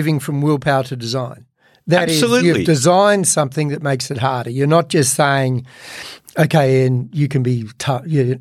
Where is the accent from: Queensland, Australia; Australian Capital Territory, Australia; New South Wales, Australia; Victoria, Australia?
Australian Capital Territory, Australia; Canberra; Me growing up in Canberra, only child